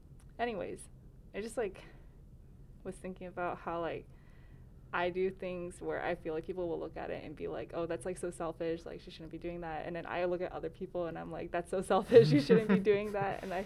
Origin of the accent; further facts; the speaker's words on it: Chapel Hill, North Carolina, United States; I grew up in Chapel Hill, and then I went to college at UNC, so I've been in Chapel Hill for a long time